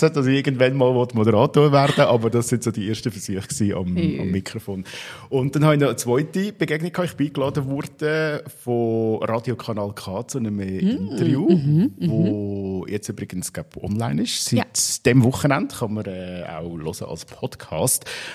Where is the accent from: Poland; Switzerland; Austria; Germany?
Switzerland; Aargau; eingeladen worden vom Rotary Club im Fricktal, also in meiner Heimat.